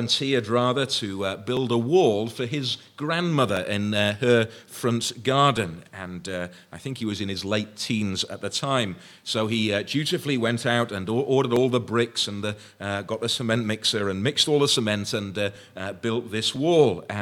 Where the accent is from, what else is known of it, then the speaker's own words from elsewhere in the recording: Wrexham, Wales, United Kingdom; When I was growing up in Wrexham